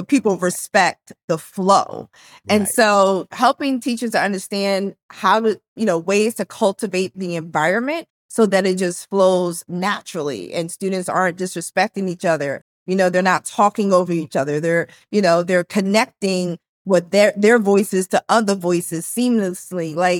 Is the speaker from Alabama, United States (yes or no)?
no; Philadelphia, Pennsylvania, United States; Yeah, I'm from Philly. My father's from Harlem. My mother's from Bermuda.